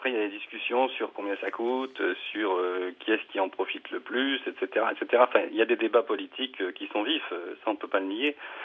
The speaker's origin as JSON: {"language": "French", "country": "Germany", "said": "On consomme moins, on consomme à peu près 26% de moins d'électricité que les Français."}